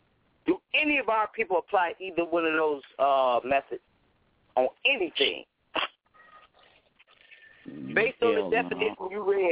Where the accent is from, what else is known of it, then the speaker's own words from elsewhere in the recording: Cleveland, Ohio, United States; Now when I grew up in Cleveland, we used to have this class called Think.